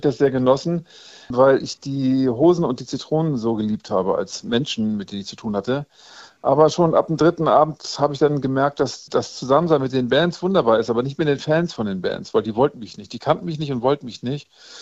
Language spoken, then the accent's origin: German; Lütjenburg, Schleswig-Holstein, Germany; Ja, mit Daniel Richter komme ich ja aus dem gleichen Ort. Wir sind ja beide in Lütjenburg an der Ostsee aufgewachsen